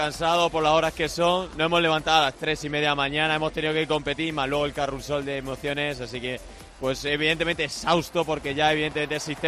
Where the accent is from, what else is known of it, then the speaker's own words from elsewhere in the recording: Llerena, Extremadura, Spain; Primero tengo que pasar yo por mi pueblo, por Llerena.